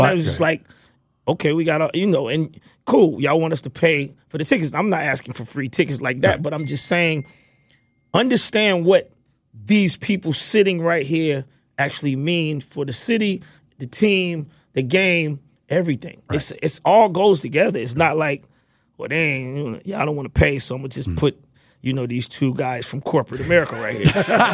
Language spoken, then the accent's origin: English; College Park, Georgia, United States; I'm from College Park, me and Dallas Austin. Basically, it's like so many things that's Atlanta about me and my story.